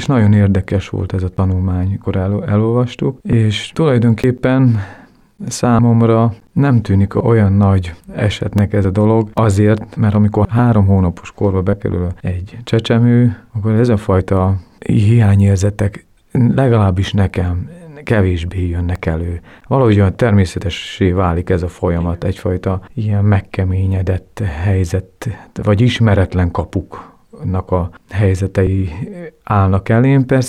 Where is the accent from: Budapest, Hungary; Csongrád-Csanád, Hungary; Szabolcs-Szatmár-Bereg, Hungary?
Szabolcs-Szatmár-Bereg, Hungary; Baktalórántháza; also born or lived in Berkesz / Pétervására / Tiszadob; volt a csecsemő otthon, az Baktalúrendházán, Berkeszen, Pétervásári, Heves megyében, például egy kisebb, családiasabb állami gondozási hely, és Tiszadob.